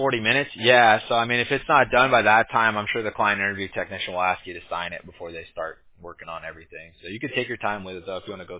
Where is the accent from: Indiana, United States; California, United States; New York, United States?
California, United States; My mom's actually from Michigan, but I grew up in California